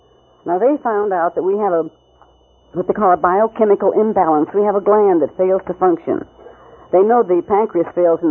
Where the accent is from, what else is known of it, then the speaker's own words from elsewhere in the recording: Reno, Nevada, United States; I was born and raised in Reno. This is my hometown.